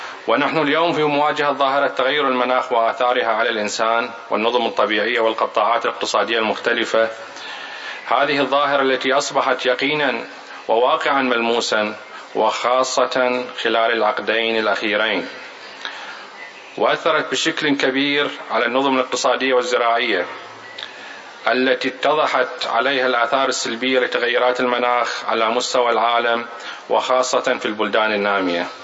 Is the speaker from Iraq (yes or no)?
yes; Iraq; يشرفني أن أكون بينكم اليوم ممثلا عن بلدي العراق